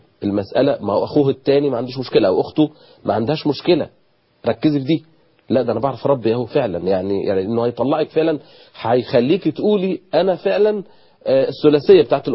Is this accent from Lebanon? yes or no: no; Egypt; عندنا في مصر